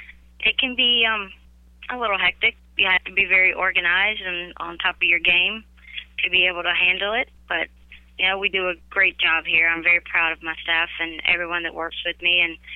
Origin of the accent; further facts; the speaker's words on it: Alabama, United States; I was raised in South Alabama.